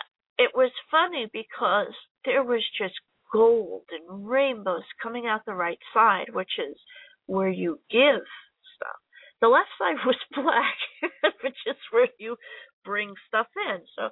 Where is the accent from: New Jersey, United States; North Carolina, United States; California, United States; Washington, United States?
New Jersey, United States; now in Illinois, United States; I was from New Jersey. This is my first house in Illinois.